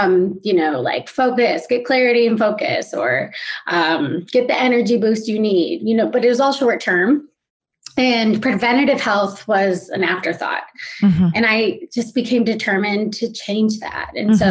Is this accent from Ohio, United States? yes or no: no; Chicago, Illinois, United States; now in Charlotte, United States; I'm a Midwesterner.